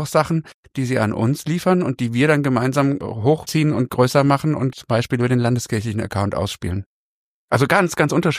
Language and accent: German; Bavaria, Germany; Und bei uns in Bayern sagt man, dieses Social-Media-Ding, das hat auch was von Verkündigung.